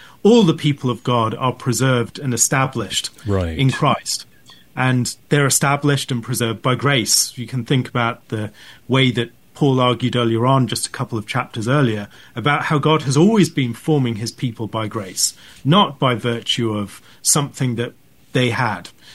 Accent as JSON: {"language": "English", "region": "West Midlands", "country": "United Kingdom", "said": "I divide our time between Stoke-on-Trent in the West Midlands of the UK and Manhattan. So my wife is from New York, and I'm from the West Midlands."}